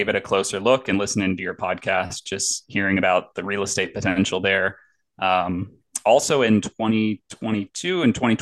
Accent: Detroit, Michigan, United States; So I grew up in Detroit.

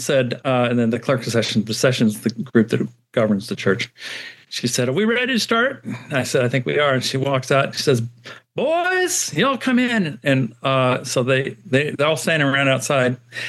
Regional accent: Missouri, United States; I am an American. Grew up here. I'm a Midwesterner. I'm from Missouri. And that's how I pronounce it. Not like everybody else. Everybody else is wrong. But I'm from Missouri.

